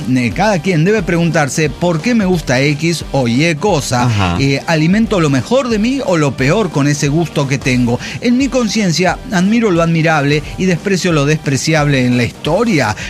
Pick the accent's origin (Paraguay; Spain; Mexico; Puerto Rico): Puerto Rico; Soy un negro nacido y criado en Puerto Rico. Mi apellido paterno es judío sefaradí